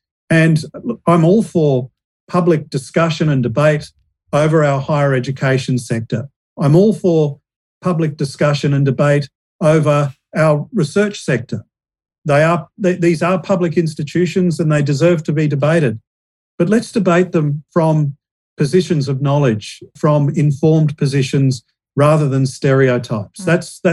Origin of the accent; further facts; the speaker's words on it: Australia; I'm hoping as an Australian foreign policy scholar at an Australian university